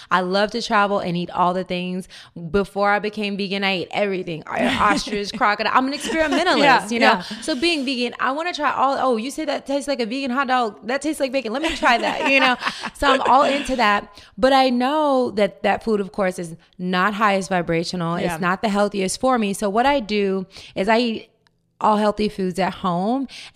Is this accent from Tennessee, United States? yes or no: yes; Tennessee, United States; You know, that's real because I'm from Tennessee.